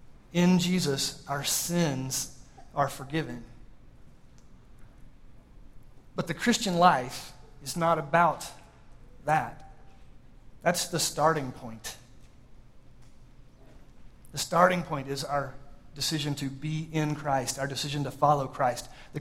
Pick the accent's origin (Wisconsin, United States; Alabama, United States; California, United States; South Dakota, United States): California, United States; And we're from California, so it had to be organic peanut butter.